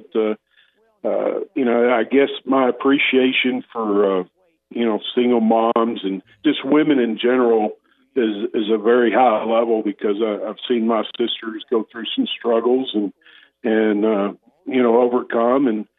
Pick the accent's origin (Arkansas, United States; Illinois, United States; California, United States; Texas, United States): Arkansas, United States; Little Rock; We lived near Little Rock Central when I was, age 2 to 5, something like that. And then we moved near Little Rock Parkview off of off of Barrow Road, and lived there for quite some time.